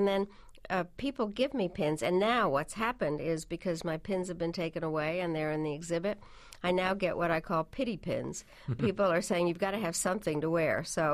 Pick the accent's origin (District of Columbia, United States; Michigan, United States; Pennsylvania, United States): District of Columbia, United States; Washington; And I grew up in Washington when Jackie Kennedy was the first lady, and she set a whole style.